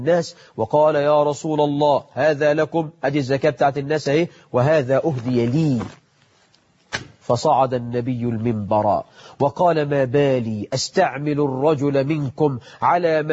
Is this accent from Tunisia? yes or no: no; Egypt; وفي الدقهلية عندنا في مصر بلد مشهورة جدا بالفسيخ